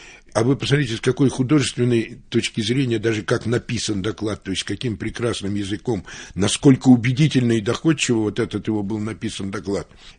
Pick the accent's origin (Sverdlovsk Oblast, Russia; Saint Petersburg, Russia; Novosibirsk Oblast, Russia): Novosibirsk Oblast, Russia; Novosibirsk; Я вот из Академгородка, из Новосибирска